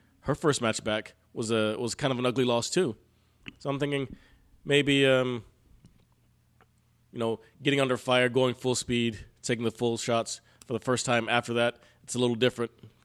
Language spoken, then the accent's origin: English; Texas, United States; I'm from Texas. We play football. We play baseball.